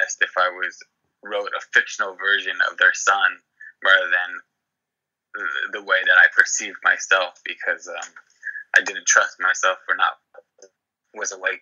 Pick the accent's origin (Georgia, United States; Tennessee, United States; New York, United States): New York, United States; New York City; I wound up writing for the home that I was raised in Lower Manhattan